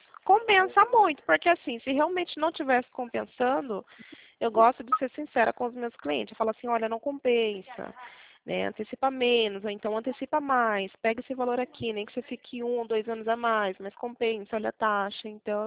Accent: Sorocaba, São Paulo, Brazil; Sou daqui de Sorocaba, mas eu atendo o Brasil todo.

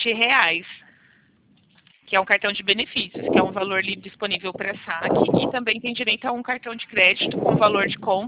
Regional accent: Americana, São Paulo, Brazil; Eu sou daqui de São Paulo, aqui de Americana.

